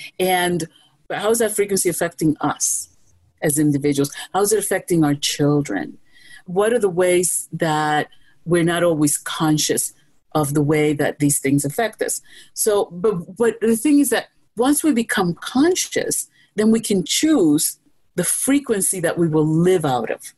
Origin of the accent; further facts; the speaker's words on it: New York, United States; Look, I'm a New Yorker. I'll always be a New Yorker, okay? In New York, we mind our business, okay?